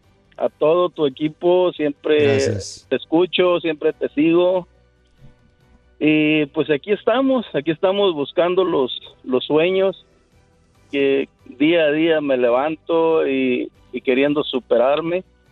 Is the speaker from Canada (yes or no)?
no; Guerrero, Mexico; Yo soy de Guerrero, México.